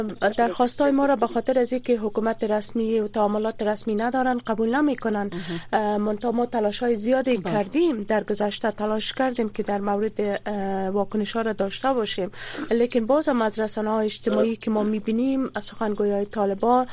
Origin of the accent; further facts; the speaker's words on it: Afghanistan; ما هم افغان هستیم